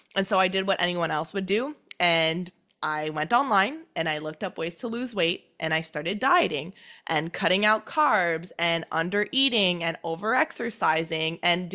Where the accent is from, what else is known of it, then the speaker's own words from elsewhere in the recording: Canada; have pancakes with maple syrup because I'm Canadian and I absolutely need to have maple syrup.